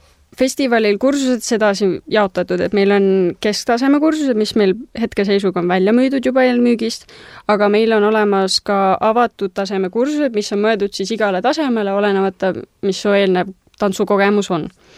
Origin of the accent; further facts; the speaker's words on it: Saare County, Estonia; mina ju ise ka kasvasin üles siin Saaremal